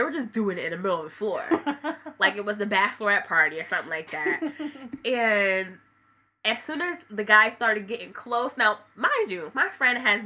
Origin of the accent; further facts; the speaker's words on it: Hartford, Connecticut, United States; My very first strip club, I'm from Hartford. Why is that? 860, like, I'm out.